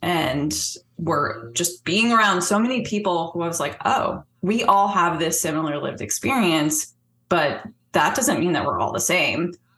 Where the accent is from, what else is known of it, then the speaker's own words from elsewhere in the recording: Northeast, United States; I think that I'm from the Northeast, and I don't really hear it in the South very much